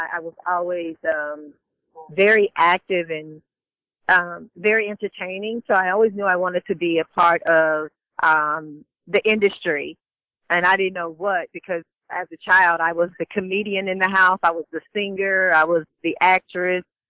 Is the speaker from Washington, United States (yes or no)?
no; Alabama, United States; It was a lot of fun. You know, back when I was growing up, there really wasn't, there weren't a lot of worries.